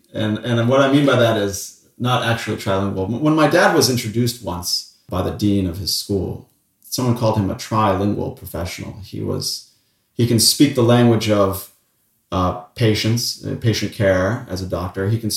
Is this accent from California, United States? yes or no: no; Massachusetts, United States; And growing up in Massachusetts in New England, there was one country music station.